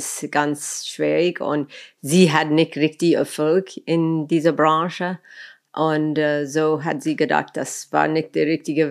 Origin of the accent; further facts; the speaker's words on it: Los Angeles, California, United States; German is a second language; ich bin groß geworden in Los Angeles und ich hatte immer das Blick auf eine größere Welt.